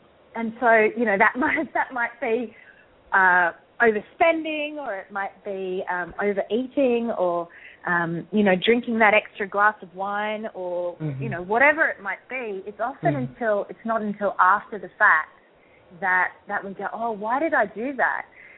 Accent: Australia; accent: Australian; Yes, my Australian accent, that's right.

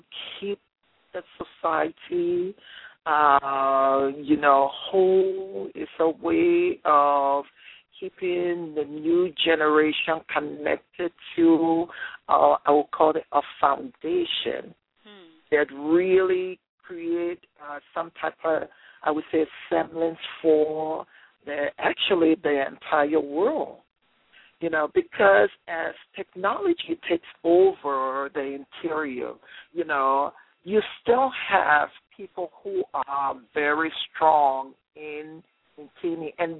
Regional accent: Liberia; I'd say I'm from Liberia the first, and they say, oh, you are like us

